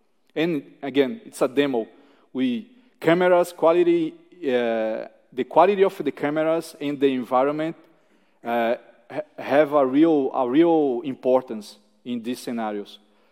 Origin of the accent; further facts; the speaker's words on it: Brazil; I'm from Brazil, and I'm happy to answer your questions.